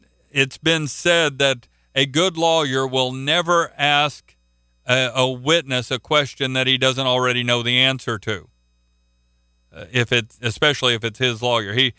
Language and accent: English; Oklahoma, United States; Well, God, I'm an American. That answer won't get me in. I'm from Oklahoma.